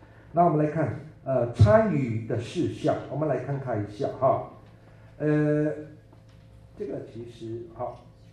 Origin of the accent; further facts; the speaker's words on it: United States; also born or lived in Taiwan; 我们这些在美国长大的，在美国这么久，二十几年、二十五年到三十年的，要回到台湾，虽然长得一样，会讲国语，但是他们一听到。